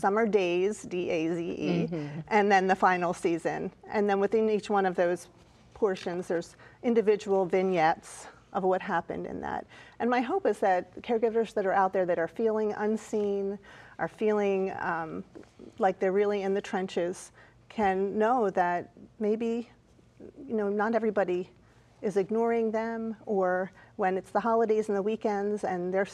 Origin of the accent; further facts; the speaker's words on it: Pennsylvania, United States; Oh, well, I'm from the Philly suburbs, and God's always doing amazing things in all of our lives